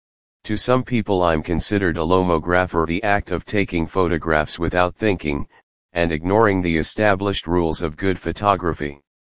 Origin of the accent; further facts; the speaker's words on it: Vancouver, British Columbia, Canada; growing up in Vancouver I did and do a lot of hiking and nature exploration.